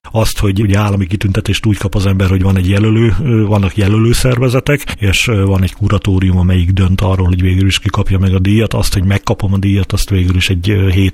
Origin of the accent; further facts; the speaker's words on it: Hungary; ha engem megkérdeznek ilyen a nemzetiségemet tekintve, azt mondom, hogy magyar vagyok, mert igazság szerint ugye megcsináltam egy családfakutatást, a gyökerek azok valahol a felvidékre vezetnek.